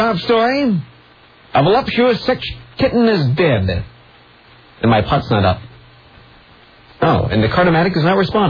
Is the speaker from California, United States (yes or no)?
yes; Long Beach, California, United States; That's where I came from before moving here, Long Beach.